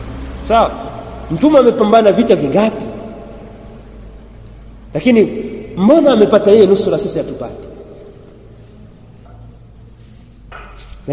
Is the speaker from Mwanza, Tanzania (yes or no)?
yes; Mwanza, Tanzania; Sisi mimi natoka Mwanza.